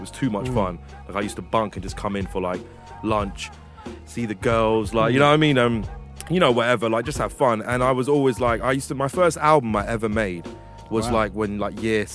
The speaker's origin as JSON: {"language": "English", "town": "Hounslow", "region": "London", "country": "United Kingdom", "said": "I'm from Hounslow for real, and then I met Beats in college. I was in I went to West Thames College in West London."}